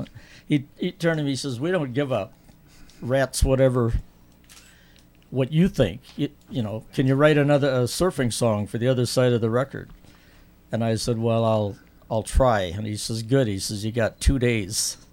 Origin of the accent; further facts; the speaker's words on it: Minneapolis, Minnesota, United States; born there; Now, I was born in Minneapolis on August 25th, 1934.